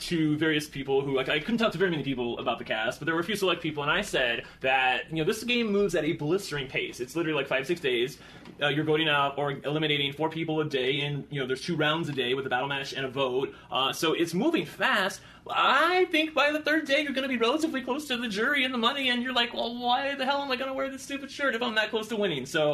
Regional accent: Kentucky, United States; you have some interesting pictures with the senator from my home state, Mitch McConnell.

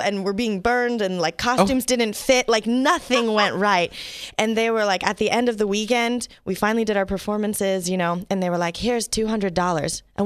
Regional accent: Cincinnati, Ohio, United States; I grew up in Cincinnati.

